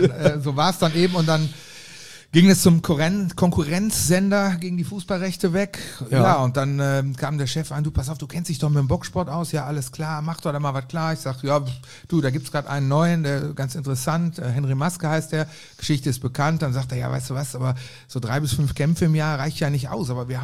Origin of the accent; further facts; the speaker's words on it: Mönchengladbach, North Rhine-Westphalia, Germany; Mönchengladbach. Born and raised.